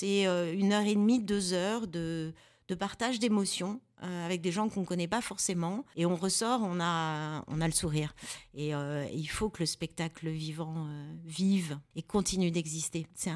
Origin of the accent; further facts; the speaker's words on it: Centre-Val de Loire, France; on a quand même pas mal d'artistes chez nous, en Eure-et-Loire et au niveau régional